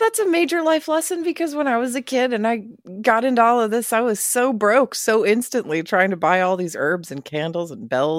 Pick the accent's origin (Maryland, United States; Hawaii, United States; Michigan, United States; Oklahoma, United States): Oklahoma, United States; Sorry, I'm from Oklahoma.